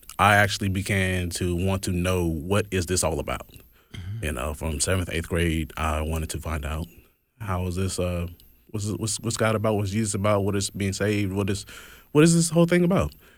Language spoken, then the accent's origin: English; California, United States; moved away; I'm actually from California. I've been in Mississippi for about 14 years now, and it's been one of the greatest decisions that I've ever made.